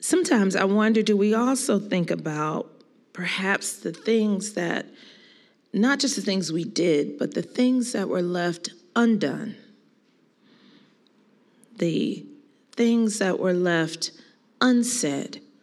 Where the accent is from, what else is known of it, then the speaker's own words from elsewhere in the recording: Philadelphia, Pennsylvania, United States; And in the city where I grew up in Philadelphia, I used to love that on New Year's Eve